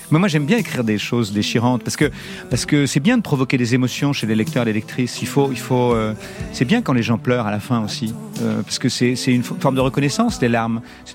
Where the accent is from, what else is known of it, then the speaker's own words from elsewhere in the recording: Nouvelle-Aquitaine, France; now in Arcachon, France; Moi, je viens de ces endroits-là, puisque j'ai grandi dans le Charente. Midoret, La Rochelle, tout ça. Et donc, aujourd'hui, je suis du côté du bassin d'Arcachon.